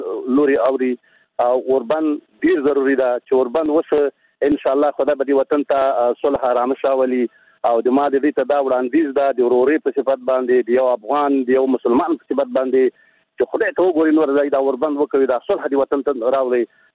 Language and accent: Pashto; Laghman, Afghanistan; زه د لغمان دی ولایت دی ولسوالۍ نه